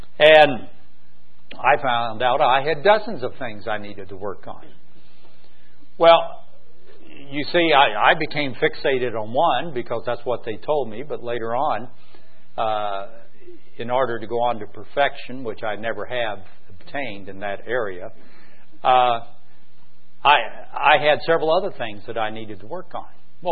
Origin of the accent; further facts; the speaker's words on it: Southern US, United States; accent: Southern; all they told me I needed to work on was my Southern accent.